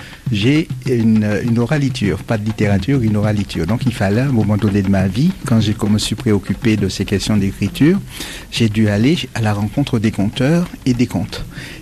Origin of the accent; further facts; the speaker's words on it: Fort-de-France, Martinique; born there; Je suis né à Fort-de-France, donc je n'ai pas vécu la réalité des plantations.